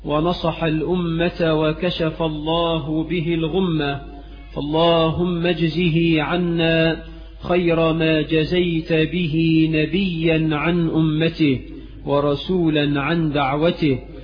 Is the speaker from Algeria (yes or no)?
no; Egypt; بلدنا مصر